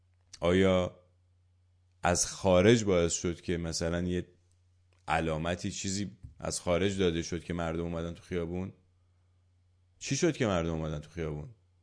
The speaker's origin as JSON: {"language": "Persian", "country": "Iran", "said": "من هم ایرانی هستم، من هم پاره تن ایران هستم،"}